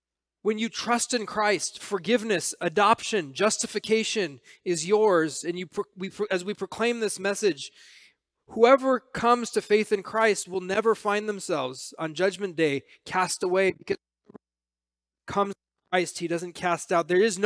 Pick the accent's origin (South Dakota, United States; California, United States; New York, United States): California, United States; Los Angeles; growing up in Los Angeles as an Italian American.